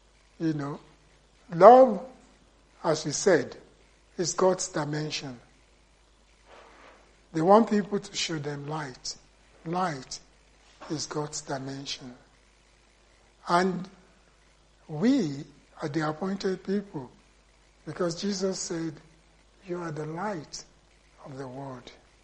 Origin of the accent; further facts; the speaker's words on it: Nigeria; born there; Unlike my wife, I was born in Nigeria.